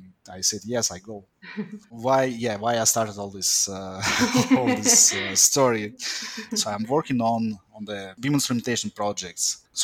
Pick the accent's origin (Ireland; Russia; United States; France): Russia; Moscow; I'm from Russia, from Moscow City. I graduated from Bauman Moscow State Technical University in 2006.